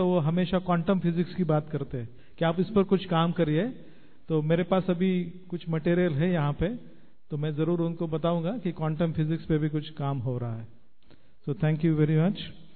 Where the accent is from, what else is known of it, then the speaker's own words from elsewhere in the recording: Pune, Maharashtra, India; मैं जिस शहर से आता हूँ, पूना शहर